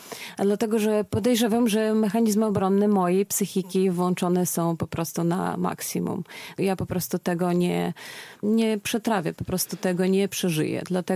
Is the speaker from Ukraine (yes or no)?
no; Belarus; Powiem też, że ja jestem Białorusinką